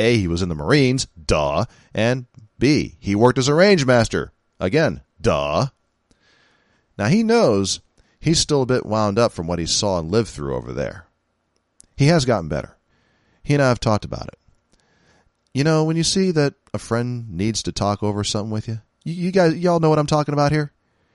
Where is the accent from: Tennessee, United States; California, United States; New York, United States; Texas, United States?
California, United States; San Francisco; Growing up in San Francisco, I remember hearing some of the Vietnam vets saying these things.